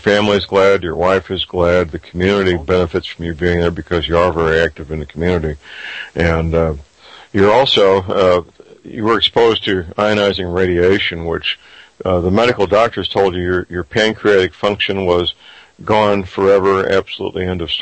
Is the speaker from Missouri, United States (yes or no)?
yes; St. Louis, Missouri, United States; in my hometown, St. Louis, not somebody in Mumbai.